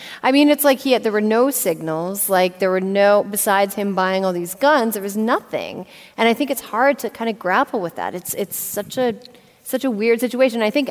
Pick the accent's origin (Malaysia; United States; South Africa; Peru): United States; Frederick, Wisconsin; Okay, so I am from Wisconsin originally, unlike all of these losers. I'm from a town called Frederick. I don't know if any of you have heard of it. It has about 1,100 people. It's like a little north of Eau Claire.